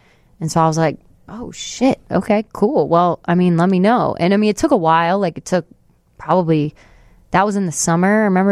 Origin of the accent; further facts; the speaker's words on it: Appleton, Wisconsin, United States; And I was like, no, I'm from Appleton. Like we don't have it up there.